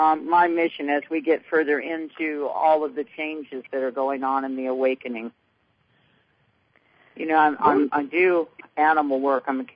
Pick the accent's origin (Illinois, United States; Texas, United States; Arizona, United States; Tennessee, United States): Tennessee, United States; from Tennessee.